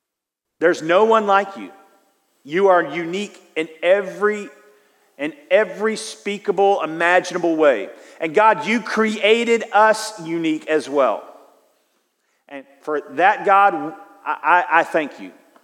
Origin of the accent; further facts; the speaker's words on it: Houston, Texas, United States; And I was from Houston, and I remember going and thinking, "Wow, unbelievable."